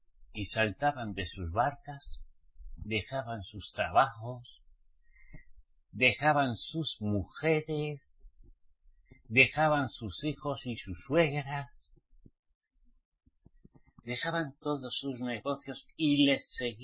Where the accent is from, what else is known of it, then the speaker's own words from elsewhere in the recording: Spain; Conozco muy bien mi tierra.